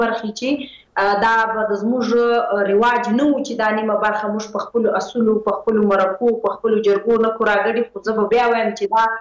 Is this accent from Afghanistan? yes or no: no; Khyber Pakhtunkhwa, Pakistan; ملیحا زه ته دواړي د پښتونخوا وطن بچی یو، دلته پاتې شوی یو، دلته پیدا شوی یو.